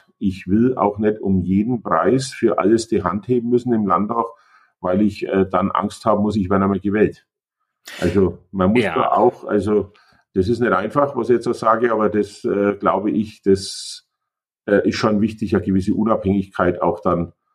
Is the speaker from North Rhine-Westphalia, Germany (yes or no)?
no; Burgstall, Bavaria, Germany; Meine Heimat, also Burgstall.